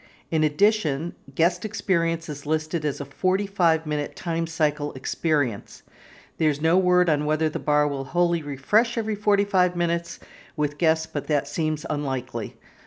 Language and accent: English; New England, United States; I'm from New England, quarters.